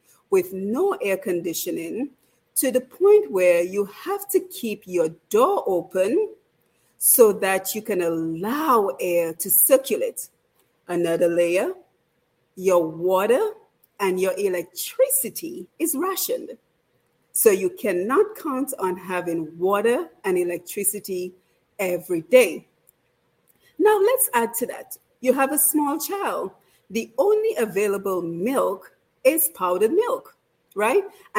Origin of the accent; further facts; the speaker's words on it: Dominica; So if you're from the Caribbean like I am, I'm from Dominica, not to be confused with the Dominican Republic